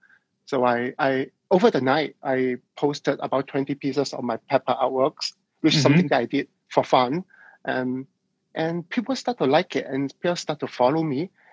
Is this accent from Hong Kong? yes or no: yes; Hong Kong; Well, I was born in Hong Kong. So I grew up in an Asian environment.